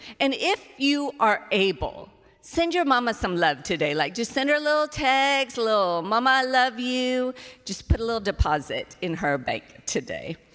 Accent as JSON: {"language": "English", "region": "Alabama", "country": "United States", "said": "I'm from Alabama."}